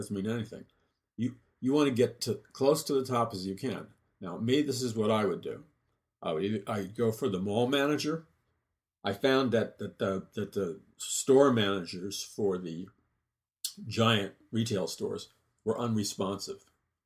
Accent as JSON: {"language": "English", "town": "New York City", "region": "New York", "country": "United States", "tie": "born or raised there", "said": "I said, I grew up in New York City in Jackson Heights, Queens, which was a predominantly Jewish neighborhood."}